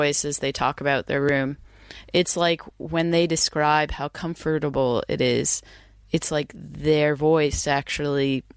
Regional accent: United States; moved away; And myself being an American, looking at the elections in the United States, I don't know what country I might go home to one day.

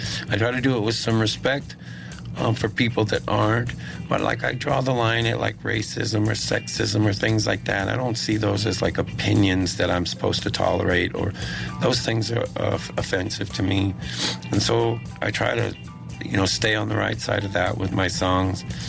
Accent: Texas, United States; So I came from Texas, where they're into words.

